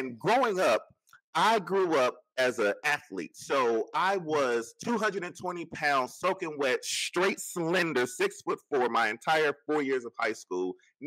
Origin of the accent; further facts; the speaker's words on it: Chicago, Illinois, United States; I grew up in the Southside, Wild Hunnets, but I transferred to Dalton for high school